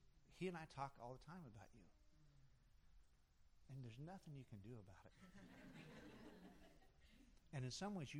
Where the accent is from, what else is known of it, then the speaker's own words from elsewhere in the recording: Kansas, United States; I was from Kansas, and I grew up in a little country church, and I hated it